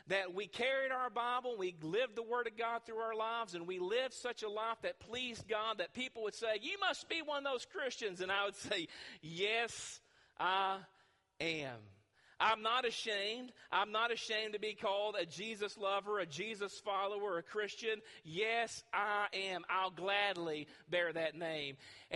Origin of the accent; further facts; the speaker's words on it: Kentucky, United States; We're from Kentucky, for the most part.